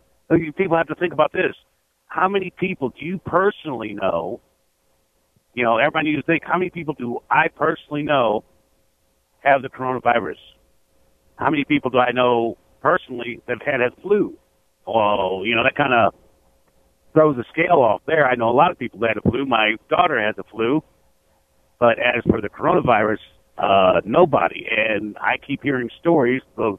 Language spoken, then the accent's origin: English; Missouri, United States; Hey, I'm from Missouri.